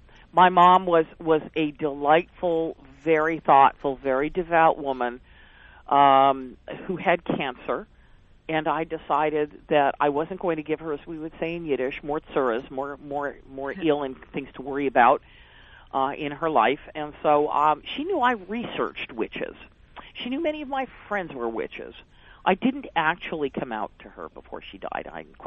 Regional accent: Montreal, Quebec, Canada; I was from Montreal, and that was what they all assumed anyway.

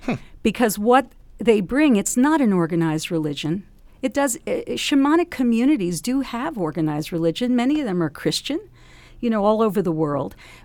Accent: United States; now in Canada; I grew up in the United States where no one could pronounce it, and … I moved

